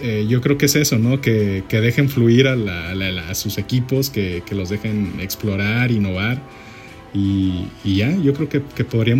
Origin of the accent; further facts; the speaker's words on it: Mexico; En nosotros como mexicanos.